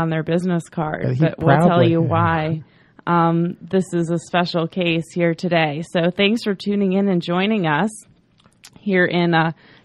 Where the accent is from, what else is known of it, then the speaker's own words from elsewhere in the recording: Philadelphia, Pennsylvania, United States; It's not where we're from at all. So my parents, I'm from Philadelphia.